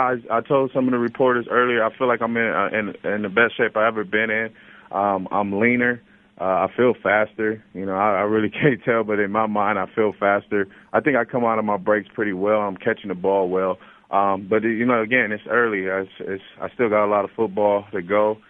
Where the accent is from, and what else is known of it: Pomona, California, United States; born or raised there